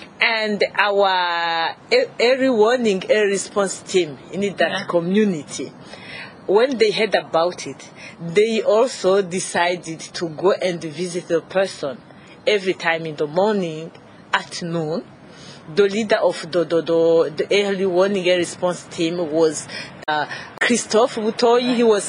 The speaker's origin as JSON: {"language": "English", "country": "Burundi", "said": "I'm from Burundi, the National Coordinator of Quaker Peace Network Burundi."}